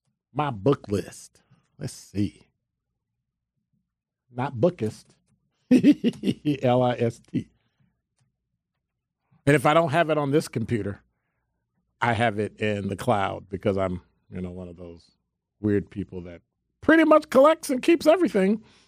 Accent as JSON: {"language": "English", "country": "United States", "tie": "born or raised there", "said": "Unfortunately, I grew up in America where all the books inculcated things in me that I can't very well get out because it's been over 60 years."}